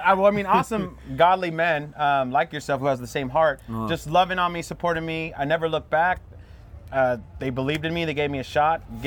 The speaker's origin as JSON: {"language": "English", "town": "Hawthorne", "region": "California", "country": "United States", "said": "well, yeah, I'm from Hawthorne, California. I'm in Nickelodeon."}